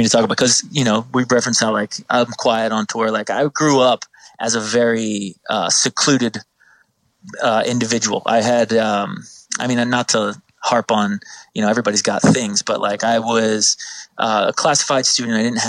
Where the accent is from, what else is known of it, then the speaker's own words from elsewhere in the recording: New Jersey, United States; Like 20 minutes from Philly, 20 minutes from Atlantic City. Right in the bottom middle there, very not too far from the shore